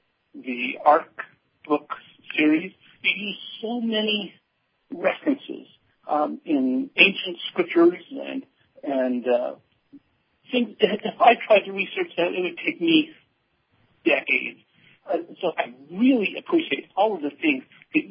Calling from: Austin, Texas, United States; I'm calling from Austin, Texas. But I'll tell you, my home is actually in Idaho.

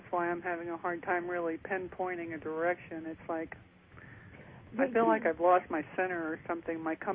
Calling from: Maryland, United States; Maryland.

